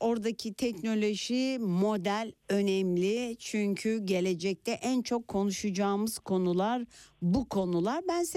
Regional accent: Istanbul, Turkey; Yani ben bunları satışı bir İstanbullu olarak ya, bunları dinlemek isterim.

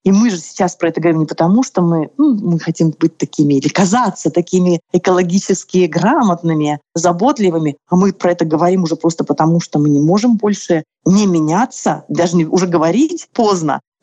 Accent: Irkutsk, Irkutsk Oblast, Russia; Вы знаете, я из Иркутска, из Сибири. Я, знаешь, такое и минус 30, и минус 35, ну, вот из детства.

